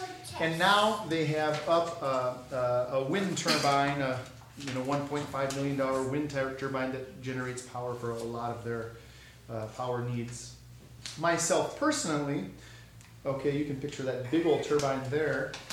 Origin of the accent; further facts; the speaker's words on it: Alaska, United States; but I grew up in Alaska, went to Luther College, graduated back in 1990 from Luther College